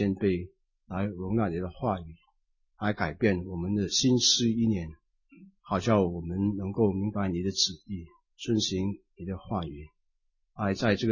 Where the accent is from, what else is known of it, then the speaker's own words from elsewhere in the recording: Malaysia; also born or lived in Canada; now in Taiwan; 讲广东话也讲得不准确，讲英文也讲得不好。那么所以我因为我是马来西亚长大，那么到加拿大念书，所以呢就是要活在香港人的圈子里面。现在就在台湾的弟兄姊妹的圈子里面